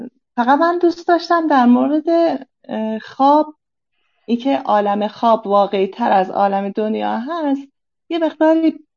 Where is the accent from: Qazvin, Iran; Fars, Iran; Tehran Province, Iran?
Fars, Iran; Shiraz; من از شیراز.